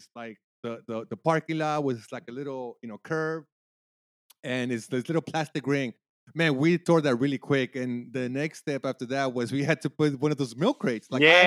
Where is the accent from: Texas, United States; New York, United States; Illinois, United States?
Texas, United States; Houston; I started getting into watching the Houston Rockets, you know, and I grew up in Houston, and it was 92, 93